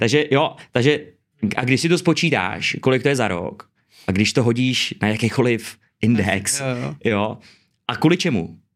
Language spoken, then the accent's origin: Czech; Liberec, Liberec Region, Czechia; já jsem z Liberce, takže bojuju za Liberec a Jablonec